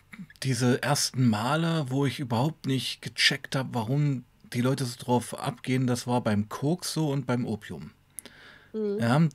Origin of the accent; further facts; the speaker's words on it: Weißenfels, Saxony-Anhalt, Germany; meine Heimatstadt Weißenfels.